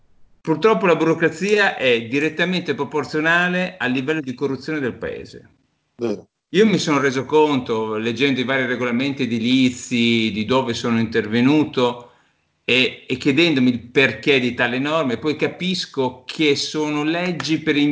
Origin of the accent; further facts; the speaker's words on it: Bologna, Emilia-Romagna, Italy; sono di Bologna